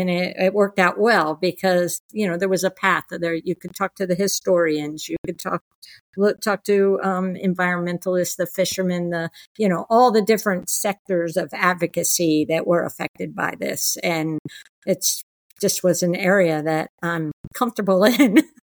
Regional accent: Miami, Florida, United States; I grew up in Florida, actually, in Miami. Spent a lot of time on yachts.

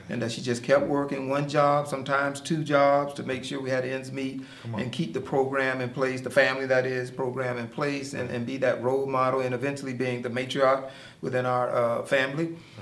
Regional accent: Miami, Florida, United States; Wow, it was awesome. You know, fortunate, my mom was a elementary school music teacher in Miami.

